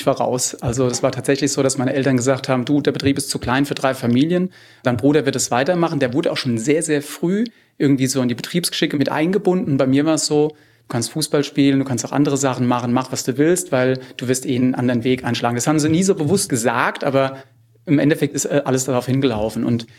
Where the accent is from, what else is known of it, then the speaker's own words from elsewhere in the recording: Rhineland-Palatinate, Germany; Ich komme jetzt aus Rheinhessen, ist das das größte deutsche Weinanbaugebiet